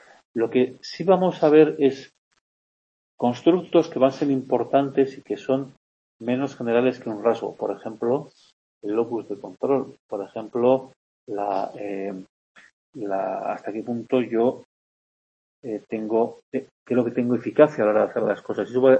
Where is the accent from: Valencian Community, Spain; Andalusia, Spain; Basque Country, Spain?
Andalusia, Spain; Veo que la situación en mi tierra Andalucía es distinta que aquí.